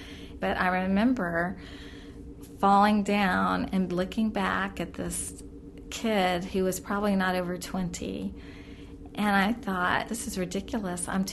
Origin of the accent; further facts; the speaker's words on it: United States; I hope I am a good ambassador for my country, because I am proud that I'm an American.